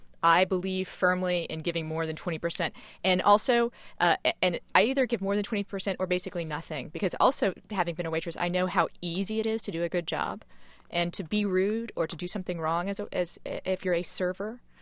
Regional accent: Nebraska, United States; I grew up in Nebraska where we didn't have enrichment programs or really very much homework.

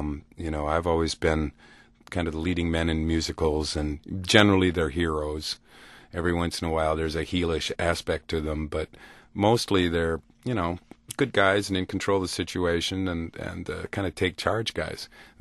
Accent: Lodi, Wisconsin, United States; we worked with a producer from my hometown, Madison, Wisconsin. Actually, I'm from Lodi, but … lives in Madison

